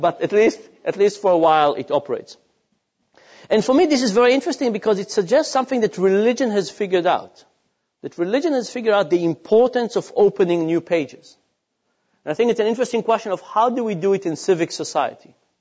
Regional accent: Israel; I grew up in Israel

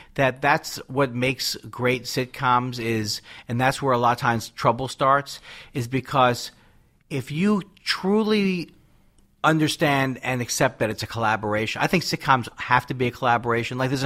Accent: Queens, New York, United States; because I'm from Queens, New York. He's from Queens, but he started in New York. I started out in L.A.

